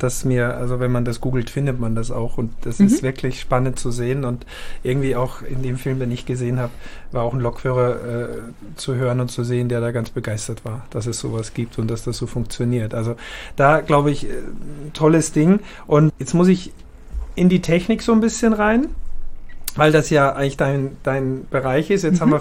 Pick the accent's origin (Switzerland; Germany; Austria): Austria; Ich als Österreicher